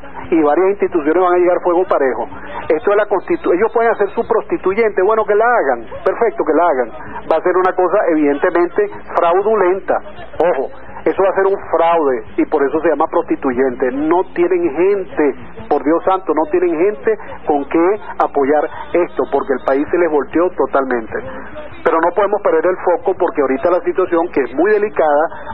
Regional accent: Venezuela; born there; en el lugar que nacimos, en Venezuela

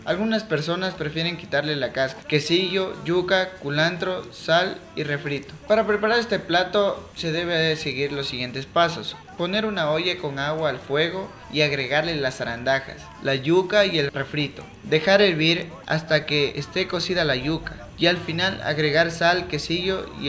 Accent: Quilanga, Loja, Ecuador; Soy de Quilanga, voy a Lojana.

